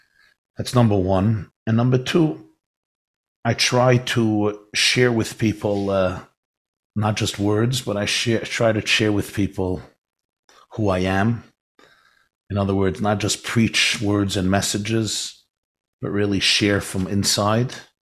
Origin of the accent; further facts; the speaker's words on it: Brooklyn, New York, United States; My father came to Canada. My mother came to New York. And we grew up in Brooklyn.